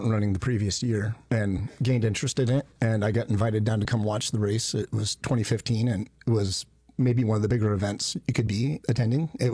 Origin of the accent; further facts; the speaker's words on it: Alaska, United States; I'm born and raised in Alaska.